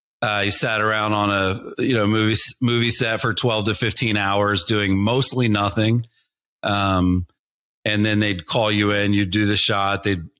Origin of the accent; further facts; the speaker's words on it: Florida, United States; also born or lived in Cleveland; And I got married, had a child, like, and I just didn't want to live in Cleveland because I was from Florida.